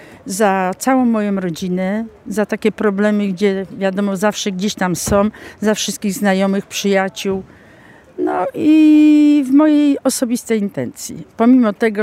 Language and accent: Polish; Kalisz, Greater Poland Voivodeship, Poland; Jadę z akcji katolickiej z Pleszewa, ale jestem z Kalisza